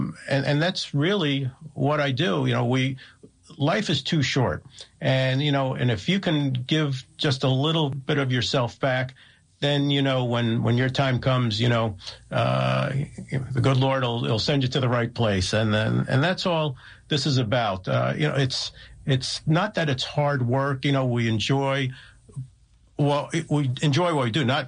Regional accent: Passaic, New Jersey, United States; We grew up in Passaic, and, you know, she had some battles where she needed to.

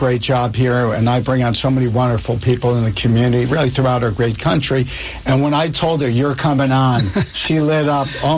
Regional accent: Springfield, New Jersey, United States; Yeah, I grew up in Springfield, so I'm a Union County guy, too.

